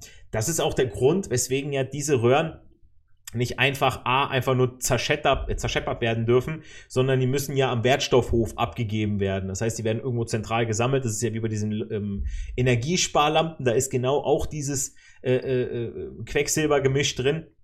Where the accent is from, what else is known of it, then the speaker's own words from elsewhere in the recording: Hesse, Germany; Ich als Hesse und Wahlpfälzer erlaube mir jetzt mal, einen solchen Witz auch zu machen.